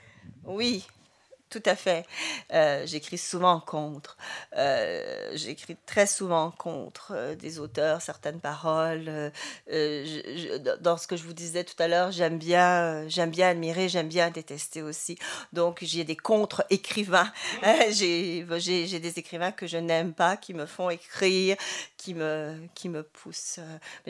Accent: Quebec, Canada; je pense que je suis du Québec et de l'Amérique du Nord.

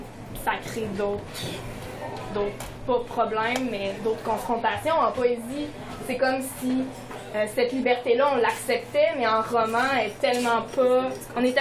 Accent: Quebec, Canada; Je viens de la Côte-Nord, c'est sûr que j'ai mes souvenirs à moi.

